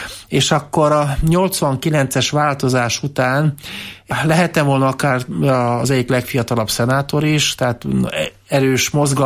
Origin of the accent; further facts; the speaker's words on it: Transylvania, Romania; moved away as an adult; now in Hungary; akkor még Erdélyből jöttem tanulni, és román állampolgárnak minősültem